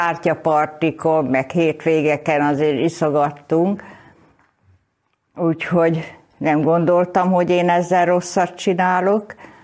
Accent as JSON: {"language": "Hungarian", "town": "Várpalota", "region": "Veszprém County", "country": "Hungary", "tie": "born there", "said": "Várpalotán születtem, munkás családból származom"}